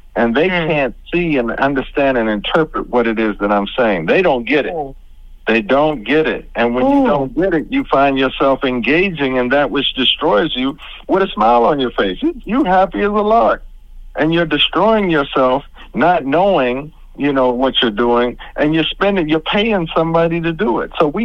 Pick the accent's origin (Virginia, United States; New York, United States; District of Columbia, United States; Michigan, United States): District of Columbia, United States; Washington; I grew up in Southeast Washington, D.C. when they crack cocaine and they dropped them AK-47s.